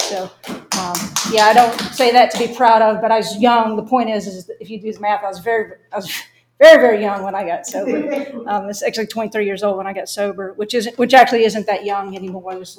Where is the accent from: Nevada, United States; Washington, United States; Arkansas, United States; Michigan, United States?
Arkansas, United States; You can probably tell I have a little bit of an accent. I grew up in Arkansas. And the only thing really unique about that was I lived in a dry county.